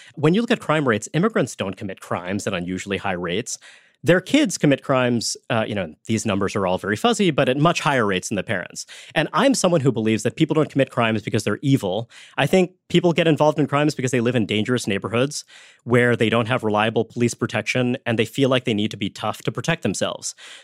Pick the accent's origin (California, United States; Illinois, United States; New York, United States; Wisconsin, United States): New York, United States; Brooklyn; My parents are immigrants. I was born in 1979. And, you know, when I was growing up, Brooklyn, my hometown, was very much a city of white ethnics.